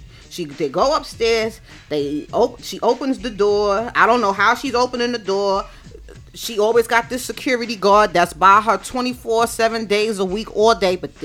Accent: Brooklyn, New York, United States; I'm from Bedford-Stuyvesant, Brooklyn.

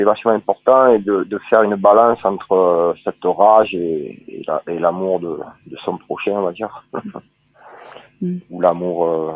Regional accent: Port-de-Bouc, Provence-Alpes-Côte d'Azur, France; c'est sur la route de là où je viens, de Port-de-Bouc

